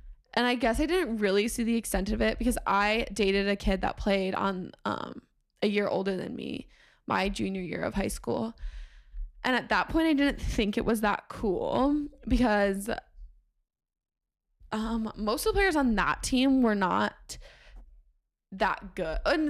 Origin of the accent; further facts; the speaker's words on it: Michigan, United States; So I am from Michigan, and the high school I went to housed all the NTDP players